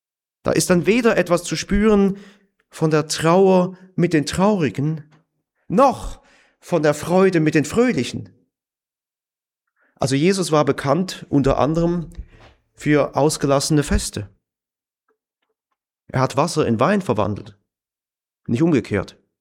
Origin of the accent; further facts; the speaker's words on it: Germany; Gut, wir sind auch Deutsche, kann man es auch nachvollziehen.